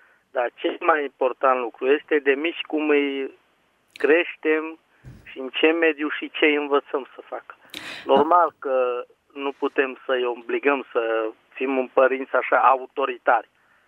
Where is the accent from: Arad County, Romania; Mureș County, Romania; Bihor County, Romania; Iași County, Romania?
Mureș County, Romania; de la Mureș